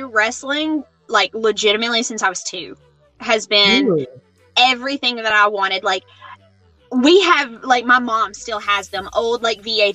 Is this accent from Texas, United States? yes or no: no; Georgia, United States; like, you know, growing up in Georgia, like, cause dad did all the shows in Georgia.